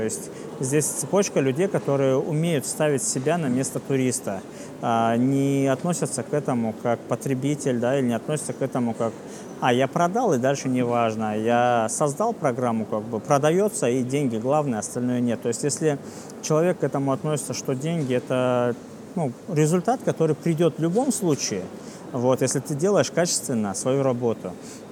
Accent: Karachayevsk, Karachay-Cherkessia, Russia; moved away as an adult; now in Moscow, Russia; А тогда я поступил в филиал в родном городе в Карачаевске, на 3-м курсе перевелся в основной вуз в Пятигорске, а на 4-м уже поехал в Москву работать по туризму.

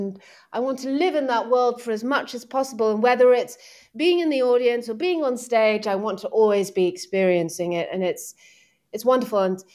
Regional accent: Nottingham, East Midlands, United Kingdom; I grew up in Nottingham and I had a wonderful childhood

